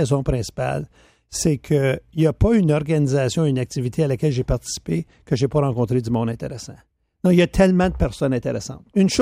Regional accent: Chelmsford, Ontario, Canada; je viens du nord de l'Ontario, dans un petit village de Chelmsford, où finalement, écoute, je dirais que c'était peut-être trois quarts de la population, peut-être un peu plus, qui était francophone, mais il y avait les anglophones.

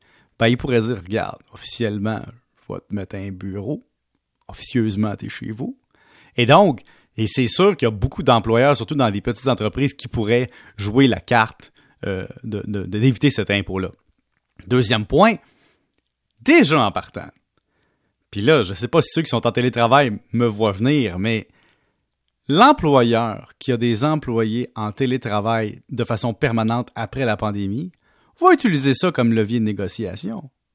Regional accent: Valleyfield, Quebec, Canada; Je viens de Valleyfield, tu le sais.

